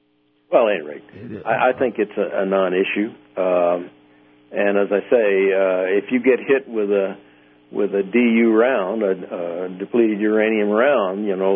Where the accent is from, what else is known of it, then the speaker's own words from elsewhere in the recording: Oklahoma, United States; I'm from Oklahoma